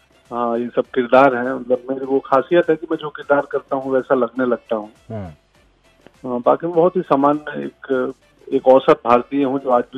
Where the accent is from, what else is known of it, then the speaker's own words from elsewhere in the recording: North India, India; उनको भी ये कंसर्न होती थी कि हम नॉर्थ इंडियन आदमी है